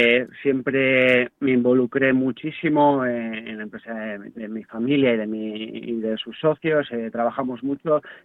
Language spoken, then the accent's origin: Spanish; Bilbao, Basque Country, Spain; Menos mal que somos de Bilbao y sabemos.